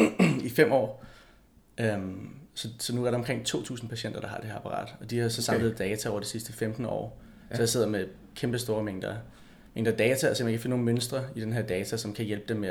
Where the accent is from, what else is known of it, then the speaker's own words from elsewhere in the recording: Bagsværd, Capital Region of Denmark, Denmark; now in San Francisco, United States; og jeg er 26 år, og jeg er fra København og vokset i Bagsvær